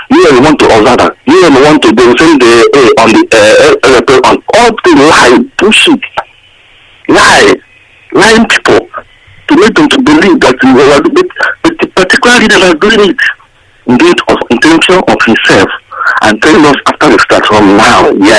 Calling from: Sheffield, Yorkshire and the Humber, United Kingdom; English is a second language; Yeah, I'm calling from Sheffield.

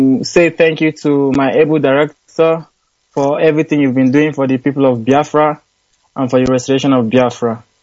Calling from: Russia; I'm calling from Russia.

